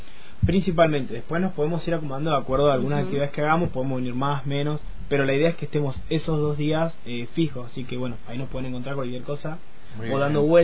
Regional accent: Junín de los Andes, Neuquén, Argentina; now in Cipolletti, Argentina; Y yo ahora soy de Junín de los Andes, pero soy de Junín de los Andes, pero estoy viviendo en Cipolletti ahora, por la facultad.

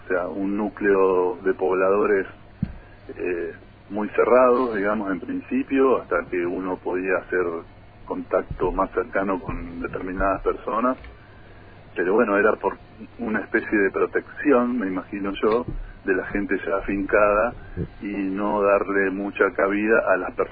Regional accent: Comodoro Rivadavia, Chubut, Argentina; terminé el colegio, yo estaba decidido a estudiar comunicación social y me fui desde Comodoro a Roca, a General Roca Avedo, a inscribirme en la universidad

